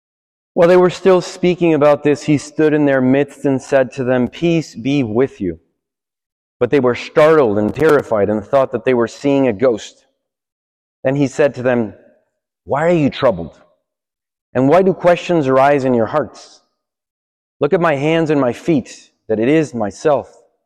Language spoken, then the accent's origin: English; Guadalajara, Jalisco, Mexico; English is a second language; now in New York, United States; I went to my hometown, Guadalajara, in Mexico